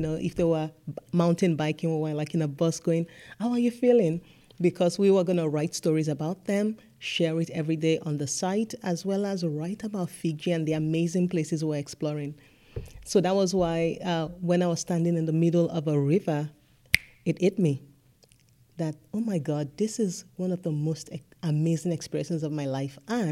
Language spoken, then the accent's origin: English; Nigeria; growing up in Nigeria